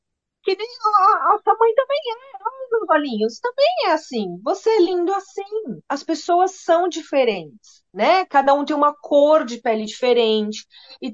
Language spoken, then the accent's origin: Portuguese; São Paulo, Brazil; moved away as an adult; also born or lived in Caxias do Sul; now in New Zealand; a gente mudou de São Paulo para Caxias do Sul, que é no Rio Grande do Sul. Então a gente já foi fugindo da muvuca, né, de São Paulo.